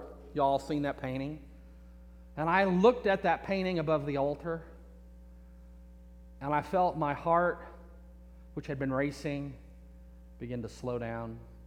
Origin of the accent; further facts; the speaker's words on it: Texas, United States; I'm from Texas. It doesn't get cold here, or less not that cold here.